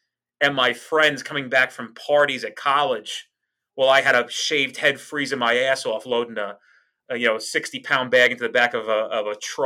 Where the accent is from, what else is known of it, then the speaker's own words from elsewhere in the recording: New Jersey, United States; I'm a Jersey boy. I'm through and through. I have, I'm as Jersey as it comes, Garrett.